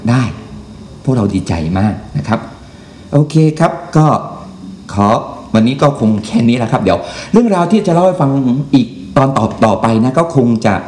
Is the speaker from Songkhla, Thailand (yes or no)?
yes; Hat Yai, Songkhla, Thailand; ผมเป็นคนหาดใหญ่นะครับผมเป็นคนหาดใหญ่